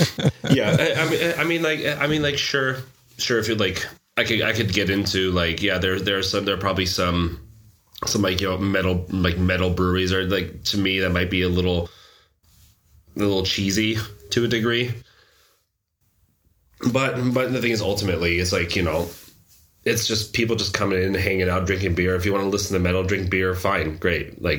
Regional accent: San Diego, California, United States; also born or lived in Portland; now in Denmark; Portland was the longest place I've lived in outside my hometown of San Diego. And that was like for 7 years before coming here to Denmark.

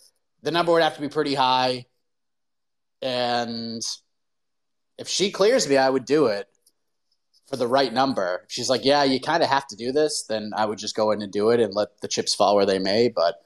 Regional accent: Boston, Massachusetts, United States; And growing up in the Boston area, I have been in enough fights.

